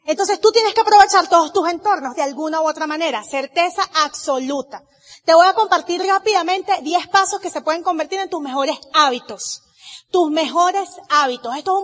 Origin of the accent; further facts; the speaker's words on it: Venezuela; Yo no puedo ponerme a lamentar porque yo soy de Venezuela.